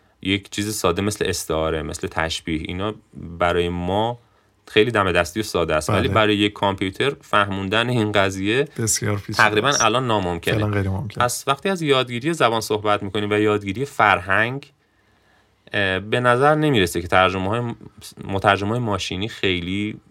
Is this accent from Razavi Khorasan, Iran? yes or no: no; Hamadan, Iran; الان همدان شهری هستش که حالا شهر خودم رو مثال میزنم، شهریه که یک شهر چند ملیتی و چند فرهنگی، یک ویژگی منحصر به فرد این استان توی غرب کشور، یعنی از یک طرف کردی و از طرف ترکی و حالا گویش لوری